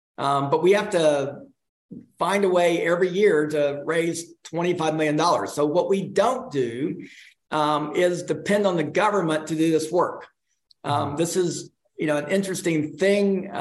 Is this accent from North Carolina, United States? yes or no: no; Atlanta, Georgia, United States; But my own personal story is I grew up in Atlanta. You know, growing up in Atlanta, I was always interested in the church.